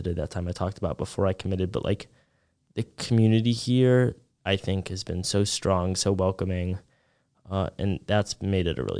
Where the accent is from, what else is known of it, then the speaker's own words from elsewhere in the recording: Chicago, Illinois, United States; now in Nashville, United States; because I'm from Chicago and I kind of like the Midwest and the North and like being in a bigger city.